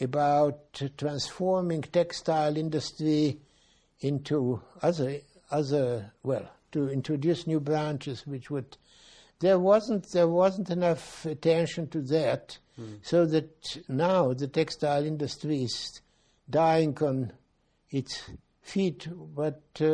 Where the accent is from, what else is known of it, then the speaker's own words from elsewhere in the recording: Slovenia; You see, now my hometown, but let's say Slovenia in general